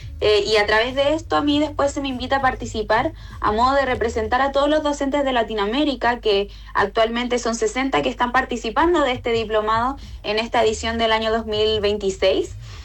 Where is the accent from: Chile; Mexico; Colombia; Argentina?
Chile; a mí como docente chilena